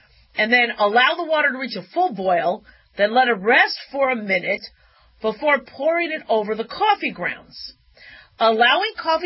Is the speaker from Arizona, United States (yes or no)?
yes; Phoenix, Arizona, United States; also born or lived in Las Vegas; And I grew up in Phoenix and Vegas. We were kind of back and forth.